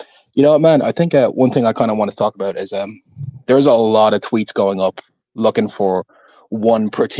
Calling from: Ireland

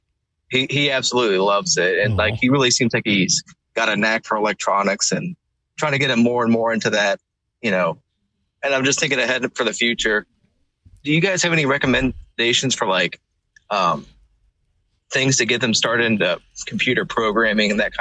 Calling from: Dayton, Ohio, United States; I'm calling from Dayton, Ohio.

